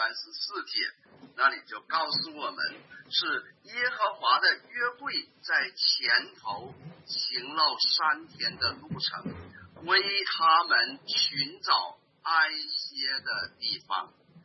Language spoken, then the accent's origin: Chinese; Northeast China, China; 我不知道我们东北人会说你还是个男人吗？